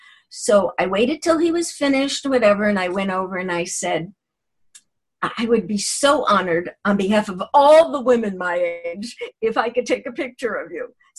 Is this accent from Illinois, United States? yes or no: yes; Chicago, Illinois, United States; now in San Francisco, United States; I'm originally from Chicago, though I've lived in San Francisco for many years.